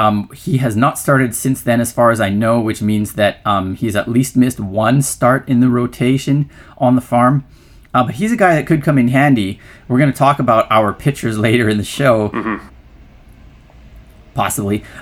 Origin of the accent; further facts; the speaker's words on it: Canada; now in Kyoto, Japan; Today is Canada Day, July the 1st. Happy birthday to my home country. And this is episode 131.